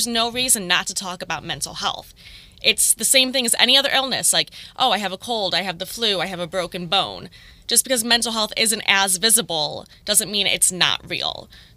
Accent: Lincoln Park, Michigan, United States; I grew up about 10 minutes outside of Detroit, a town called Lincoln Park. But I moved here, 3 years ago, from a town called Gibraltar

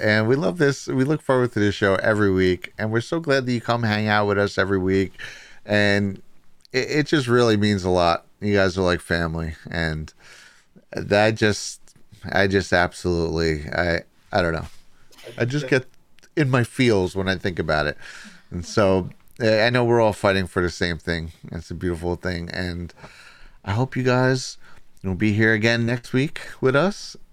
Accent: New Jersey, United States; Wildwood's actually closer to Pennsylvania than where I grew up in Jersey, because it's all the way at the bottom there.

